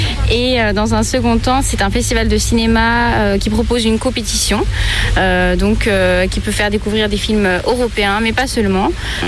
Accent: Finland; also born or lived in Algeria; je suis née en Finlande, j'ai vécu une très grande partie de ma vie en Finlande, ensuite j'ai été vivre un petit peu en Algérie. Il faut savoir que ma mère est finlandaise et mon père est algérien.

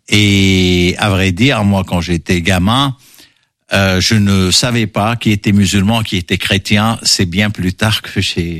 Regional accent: Batroun, North Governorate, Lebanon; moved away as an adult; Je suis né au Liban, dans une petite ville balnéaire qui s'appelle Batroun, où j'ai grandi, j'ai passé ma jeunesse, on va dire, jusqu'à 18 ans.

